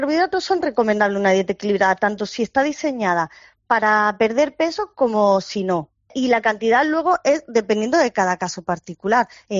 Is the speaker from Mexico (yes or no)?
no; Andalusia, Spain; yo soy andaluza